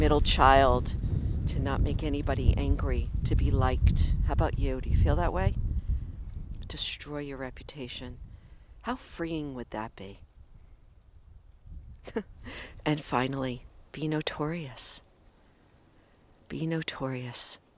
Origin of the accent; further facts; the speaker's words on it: Brooklyn, New York, United States; I'm from Brooklyn, by the way, so this is all quite new to me.